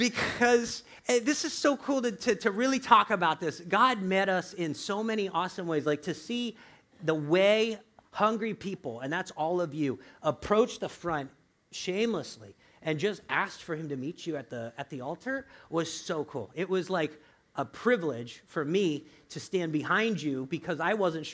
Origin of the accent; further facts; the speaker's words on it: Florida, United States; I came from the South. I guess people in the South have weaker knees. Because in Florida, man